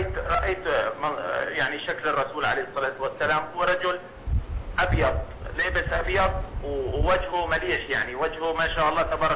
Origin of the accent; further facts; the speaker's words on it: Syria; now in Saudi Arabia; انا من سوريا طبعا مقيم بالسعودية